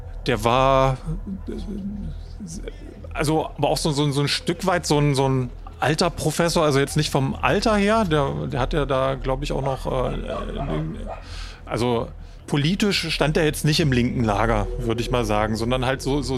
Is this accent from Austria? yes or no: no; East Germany, Germany; Also ich komme ursprünglich aus dem Osten